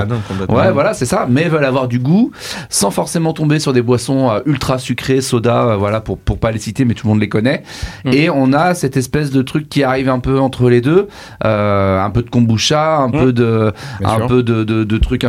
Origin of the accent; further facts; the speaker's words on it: France; en tant que français